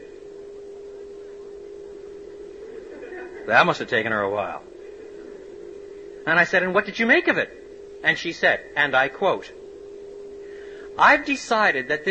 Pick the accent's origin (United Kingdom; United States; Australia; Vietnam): United Kingdom; Cambridge, East of England; it's all right, I'm from Cambridge too, I can crack jokes like that.